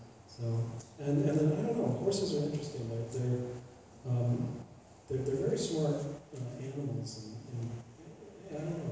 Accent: Utah, United States; despite growing up in Utah, in a relatively rural place

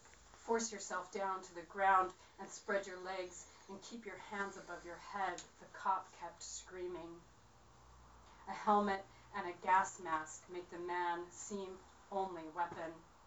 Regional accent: Los Alamos, New Mexico, United States; it makes reference to the fact that I grew up in Los Alamos, New Mexico, which is where the first atomic bombs were made, and it's still a nuclear weapons lab.

